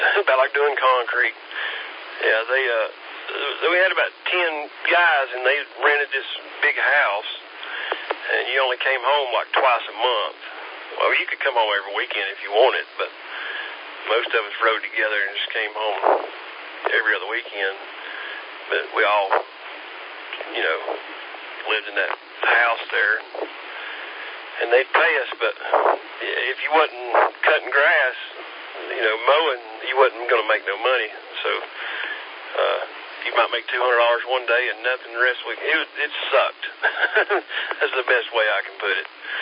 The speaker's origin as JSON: {"language": "English", "town": "Mars Hill", "region": "North Carolina", "country": "United States", "said": "I'm actually from Mars Hill, which is a couple counties over. It's a lot more rural. Well, very rural. I mean, the whole county, there's not even a fast food place ever been in the entire county."}